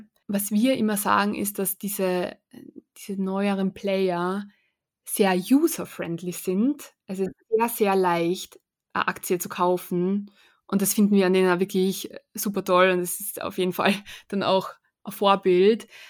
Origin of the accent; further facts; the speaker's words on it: Austria; Also ich selbst bin ja Österreicherin